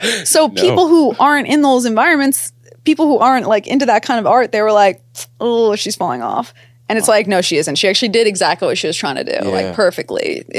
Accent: Texas, United States; Texas, you know, so like, I'll always support the artistry.

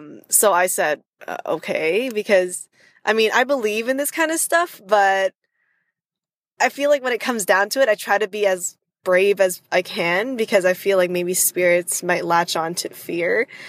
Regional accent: Toronto, Ontario, Canada; from Toronto, Ontario, in Canada.

